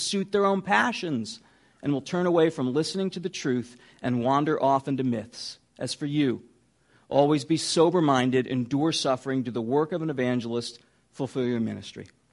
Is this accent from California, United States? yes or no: yes; California, United States; Some in Jerusalem, some in significant places like my hometown in California.